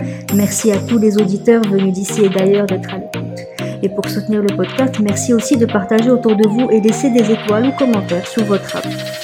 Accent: Casablanca, Casablanca-Settat, Morocco; revenir chez nous, à Casablanca.

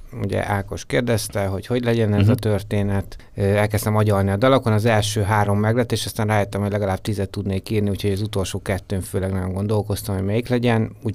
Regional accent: Debrecen, Hajdú-Bihar, Hungary; Tehát, hogy én akkor itt születtem.

